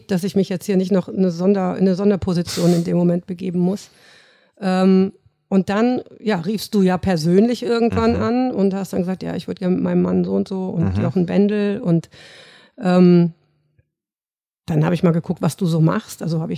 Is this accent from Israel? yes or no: no; North Rhine-Westphalia, Germany; now in Munich, Germany; Nee, ich komme aus Nordrhein-Westfalen.